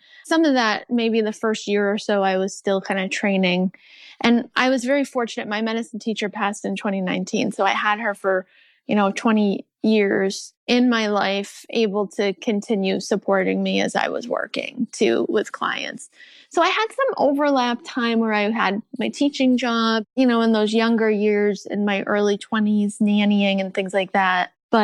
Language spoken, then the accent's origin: English; New England, United States; Yeah, I grew up in New England, and from a young age, I would see what at the time I called nature sparkles outside.